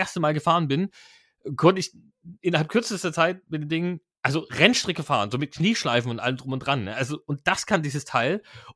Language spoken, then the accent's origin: German; Baden-Württemberg, Germany; Schwarzwald hatte ich schon angedeutet, bin ich in der Ecke teilweise aufgewachsen